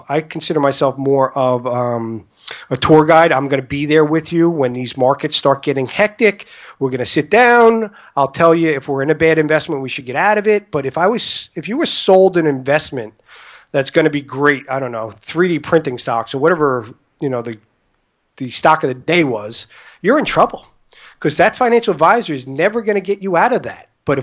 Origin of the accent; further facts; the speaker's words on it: Staten Island, New York, United States; I grew up in Staten Island, New York, outside of New York City.